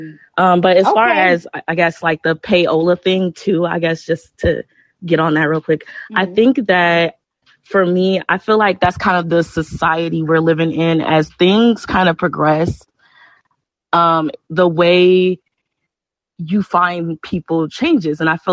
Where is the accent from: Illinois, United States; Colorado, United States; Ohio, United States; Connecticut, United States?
Illinois, United States; Chicago; maybe it's just me, I'm from Chicago